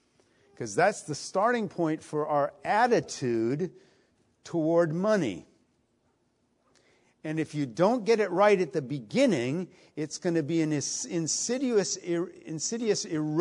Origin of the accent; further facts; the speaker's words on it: Italy; I grew up in Italy, This is very common throughout Italy, the vineyards of Italy.